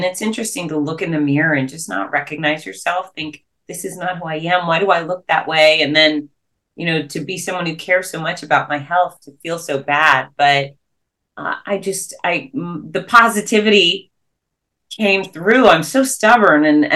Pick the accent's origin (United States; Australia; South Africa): United States; Gainesville, Florida; my hometown of Gainesville, Florida